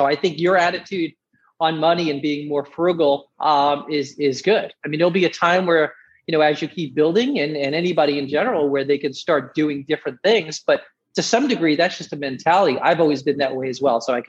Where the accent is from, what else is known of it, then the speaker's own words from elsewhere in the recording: Staten Island, New York, United States; also born or lived in Brooklyn; now in Florida, United States; I mean, I was born in Brooklyn and grew up in Staten Island, New York, and very close-knit family.